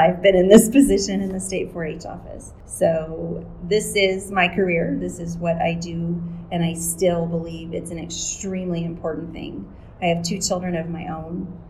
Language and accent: English; Carlsbad, New Mexico, United States; Okay, I am a native New Mexican. I grew up in Carlsbad. I was an Eddy County 4-H'er for all of the years that I could be an Eddy County 4-H'er.